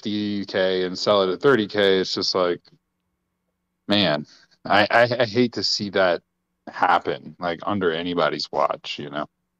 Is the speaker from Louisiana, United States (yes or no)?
yes; Louisiana, United States; I grew up in Louisiana.